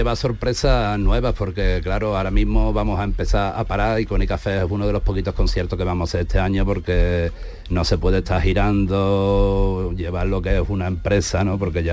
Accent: Seville, Andalusia, Spain; Y yo soy de Sevilla

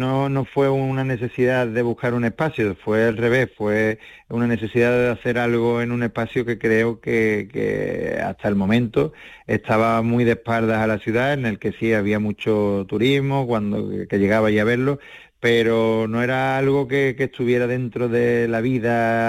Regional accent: Seville, Andalusia, Spain; como sevillano me hace muy feliz

